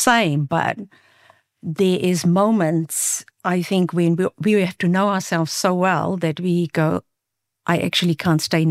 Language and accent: English; South Africa; first language Afrikaans; English is a second language; It's an ongoing piece of work because English is my second language, as I said, and if I had to say it in my first language, it would be much harsher than it would be in English.